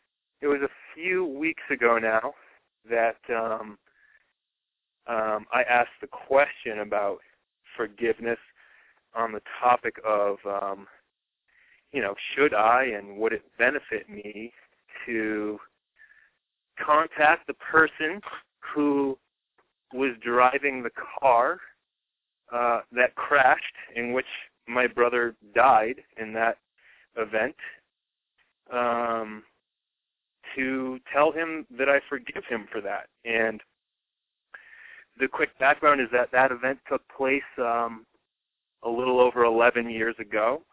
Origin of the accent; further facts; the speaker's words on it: Massachusetts, United States; now in Colorado, United States; I live in Colorado now, and this all occurred. We grew up in Massachusetts, and I was visiting Massachusetts a couple summers ago.